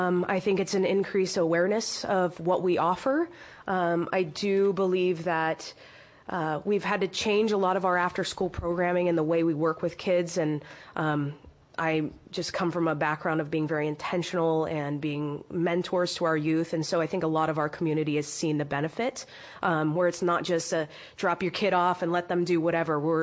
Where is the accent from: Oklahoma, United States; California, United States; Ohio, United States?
California, United States; I came from Orange County, and just a quick little story is I born and raised at the beach